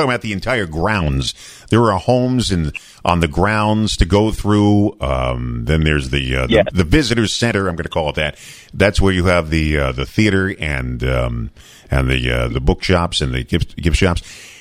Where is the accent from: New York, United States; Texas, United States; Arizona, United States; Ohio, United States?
New York, United States; New York City; Now, I grew up in New York City.